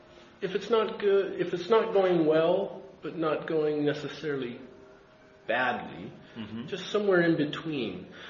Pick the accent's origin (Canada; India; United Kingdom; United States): United States; Seattle, Washington; Actually, I'm from Washington, not Washington, D.C. Sometimes people will automatically assume that I'm from the capital. Now, Washington State is on the West Coast.